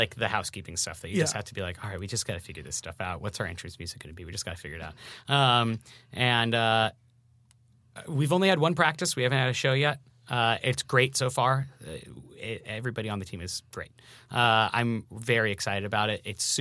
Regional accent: San Diego, California, United States; I grew up in San Diego, and there was the announcer for the San Diego Padres

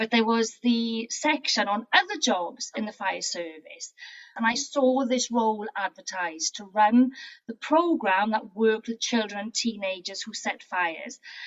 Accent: Wales, United Kingdom; Perhaps first and foremost, I'm a Welsh woman. So I'm a child of the 1970s, brought up in a small mining town called Aberdeen, South Wales Valleys.

